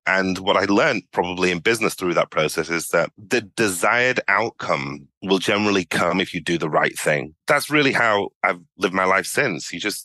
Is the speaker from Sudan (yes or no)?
yes; Sudan; And we're originally from the Sudan in Africa.